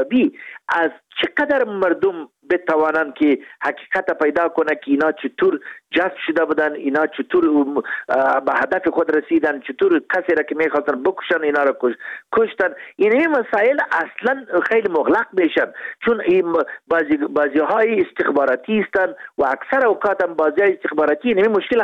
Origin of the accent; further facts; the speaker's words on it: Kandahar, Afghanistan; ما از خودم از قندهار هستیم، 14 سالم وکیل پارلمانش بودم، نمایندیش بودم.